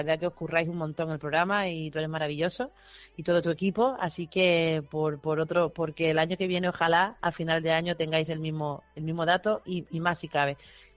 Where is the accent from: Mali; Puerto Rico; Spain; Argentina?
Spain; Málaga, Andalusia; Me siento muy orgullosa de ser malaguita, de ser una boquerona y de venir de la ciudad de la que vengo